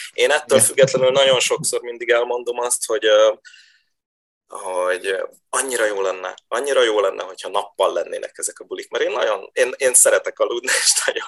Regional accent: Budapest, Hungary; Mert egyébként, ugye Budapesten, ahol én fölnőttem, nem volt jellemző az, hogy tehát jártunk bulizni

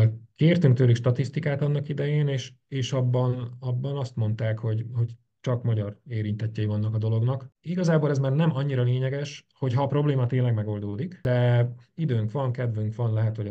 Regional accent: Slovakia; Ezt a szlovákiai magyarként, ezt én úgy érzem

